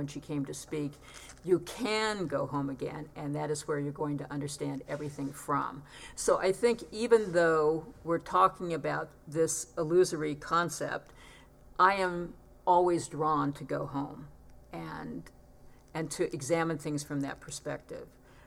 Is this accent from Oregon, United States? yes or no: no; California, United States; a lot of people ask me what growing up in California was like.